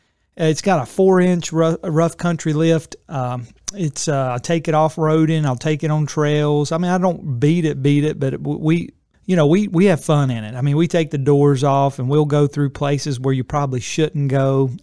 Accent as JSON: {"language": "English", "town": "Beckley", "region": "West Virginia", "country": "United States", "said": "so I was born in Beckley, West Virginia. My dad was, that's where I'm from, born there."}